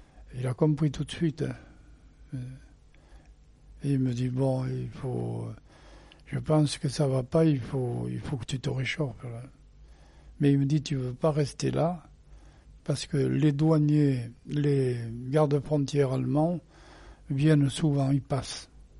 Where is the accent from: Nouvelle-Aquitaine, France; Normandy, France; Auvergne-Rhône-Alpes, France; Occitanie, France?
Nouvelle-Aquitaine, France; Périgueux; accent: south-west French; je suis du sud-ouest. Mais il me dit, c'est pas seulement du sud-ouest, je connais votre accent. Bon, alors j'ai fini par lui dire que j'étais de Périgueux.